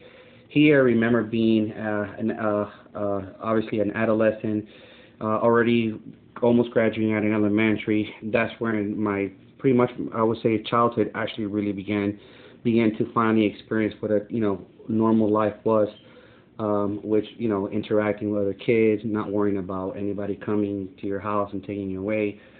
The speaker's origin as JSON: {"language": "English", "region": "Managua", "country": "Nicaragua", "tie": "born or raised there", "said": "I was born in Managua, Nicaragua. As a child, I remember growing up through a torn country."}